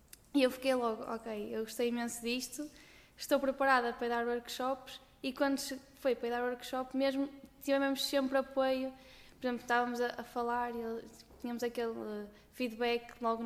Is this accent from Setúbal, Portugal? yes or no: no; Póvoa de Varzim, Porto, Portugal; sou da Póvoa de Varzim, estou no último ano da licenciatura